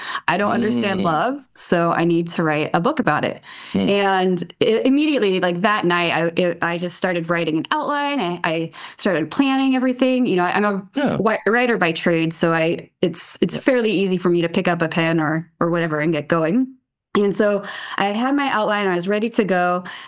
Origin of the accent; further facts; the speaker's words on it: Portland, Oregon, United States; Well, I was born in Portland, Oregon, and have grown up pretty much primarily in the Pacific Northwest. So I know it pretty well.